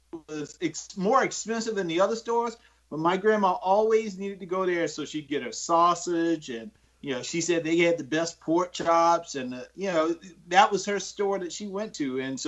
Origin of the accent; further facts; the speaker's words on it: Orangeburg, South Carolina, United States; I grew up in Orangeburg, and my grandma and my aunts and cousins, they're still there.